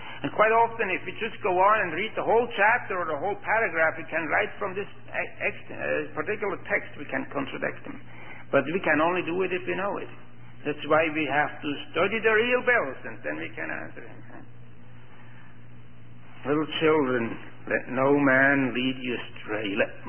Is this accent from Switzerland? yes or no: yes; Switzerland; I came originally from Switzerland. It's the land of the many banks.